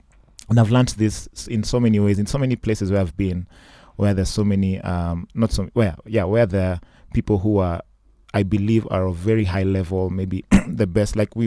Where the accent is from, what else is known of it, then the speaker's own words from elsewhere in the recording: Kenya; It is very important for the industry.